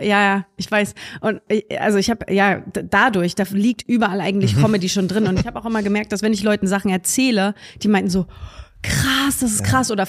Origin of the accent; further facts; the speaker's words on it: Dresden, Saxony, Germany; accent: Saxon; weil ich bin ja Ossi. Also ja. Dresden, ich habe dann so ein bisschen mit sächsischem Dialekt gespielt